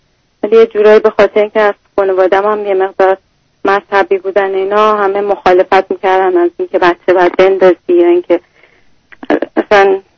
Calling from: United States; الان از آمریکا هستم.

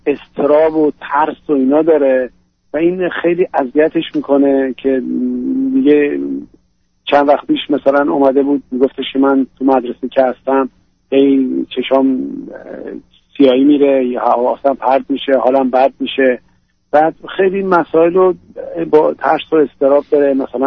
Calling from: United States; من از امریکا هستم.

